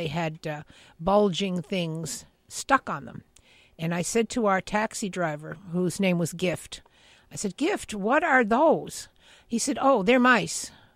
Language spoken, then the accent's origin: English; United States; So for me as an American, it was really a surprise